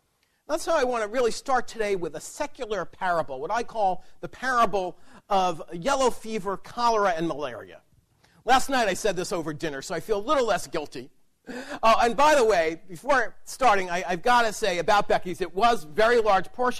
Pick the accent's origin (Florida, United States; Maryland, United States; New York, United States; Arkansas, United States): New York, United States; New York City; I want you to come visit me in my hometown of New York City.